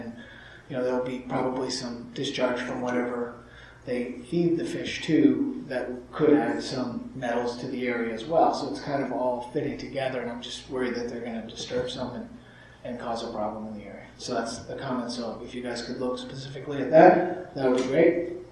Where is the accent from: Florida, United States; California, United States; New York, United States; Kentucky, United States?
New York, United States; Northport; from Northport.